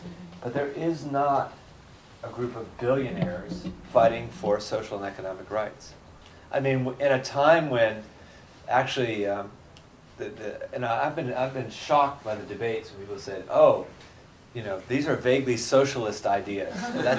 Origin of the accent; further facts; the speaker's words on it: United States; most of you are Americans, I am an American